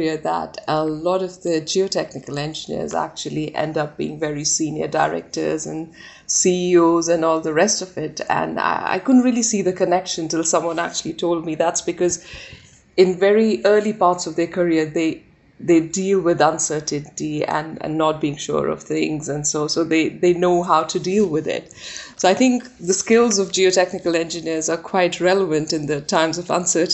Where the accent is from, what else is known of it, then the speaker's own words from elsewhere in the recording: Srinagar, Jammu and Kashmir, India; So where I am from, I'm from Srinagar, which is the capital, the summer capital. And it's a valley surrounded by Himalayan range. So it is absolutely beautiful with natural streams and lakes and mountains. And so that's where I grew up.